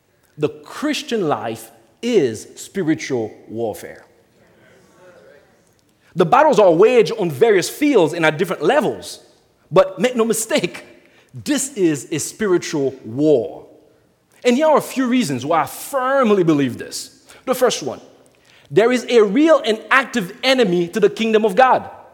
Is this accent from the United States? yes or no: no; Haiti; Folks, I'm from Haiti.